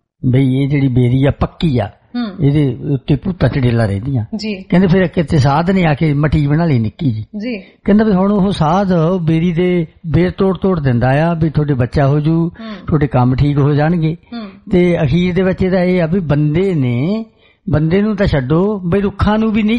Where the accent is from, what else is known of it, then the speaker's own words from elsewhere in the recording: Hathur, Punjab, India; born there; now in Jalandhar, India; ਉਦੋਂ ਬਾਅਦ ਮੇਰਾ ਜਨਮ ਹੋਇਆ ਮਾਲਵੇ ਦਾ ਪਿੰਡ ਹਠੂਰ ਦਾ ਜੀ, ਔਰ ਮੈਂ 92-93 ਦੇ ਵਿੱਚ ਜਲੰਧਰ ਆ ਗਿਆ।